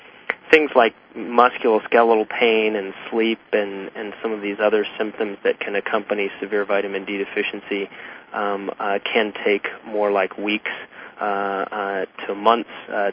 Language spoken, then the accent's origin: English; Texas, United States; moved away as an adult; now in Michigan, United States; I'm in Michigan right now, but I grew up in Texas and trained at the University of Texas Health Science Center in Houston